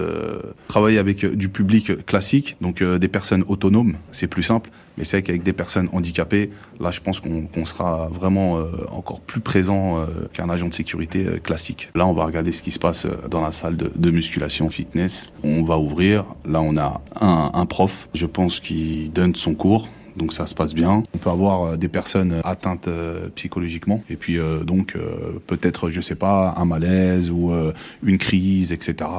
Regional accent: Bobigny, Île-de-France, France; Je suis originaire de la ville de Bobigny. J'ai grandi à deux pas d'ici.

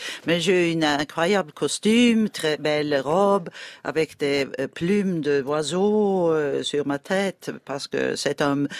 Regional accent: Sweden; French is a second language; j'ai adoré d'être chez moi en Suède, de me réveiller tous les jours dans mon lit

